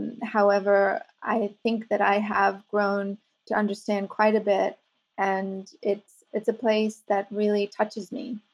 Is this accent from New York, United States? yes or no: yes; New York, United States; I am originally from Manhattan.